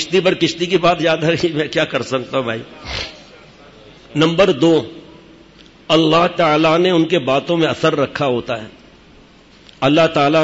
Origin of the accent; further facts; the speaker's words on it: Karachi, Sindh, Pakistan; born there; ہم تو 11-12 سال کے تھے, میری پیدائش کراچی کی, لیکن جاتے تھے چھٹیوں میں گاؤں